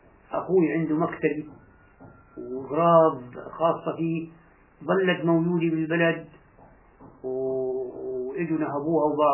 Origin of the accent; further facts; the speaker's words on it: Palestine; moved away; والدي وقت طلعنا من فلسطين